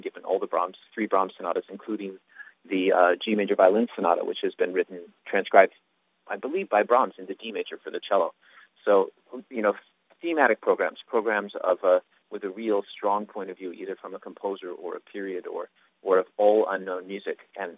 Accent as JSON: {"language": "English", "town": "Tacoma", "region": "Washington", "country": "United States", "tie": "born or raised there", "lives_now": "San Antonio, United States", "said": "I came for my good friend Troy Peters, who I grew up with out on the West Coast in Tacoma, Washington."}